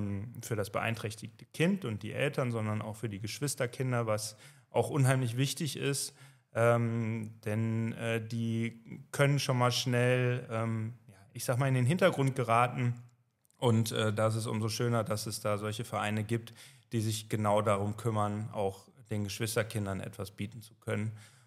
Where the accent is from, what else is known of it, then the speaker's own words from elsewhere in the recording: Krefeld, North Rhine-Westphalia, Germany; Wir kommen aus Krefeld, wir haben auch diverse Probleme